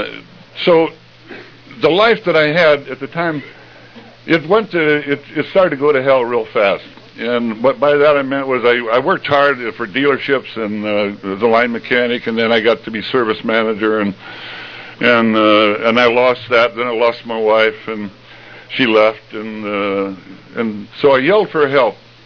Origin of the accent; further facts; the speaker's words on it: Cleveland, Ohio, United States; I'm from Cleveland, Ohio, and you bet. Good place to be from.